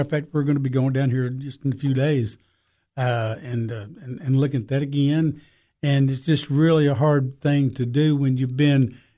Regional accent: Jefferson City, Tennessee, United States; Okay, well, I grew up in Jefferson City, Tennessee, where Carson Newman College is.

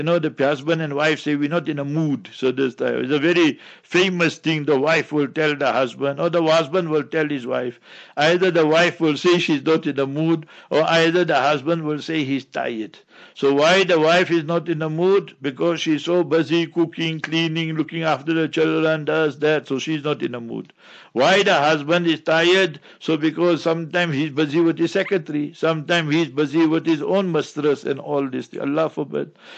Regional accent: South Africa; you see, we South Africans, we came here to from India, our forefathers.

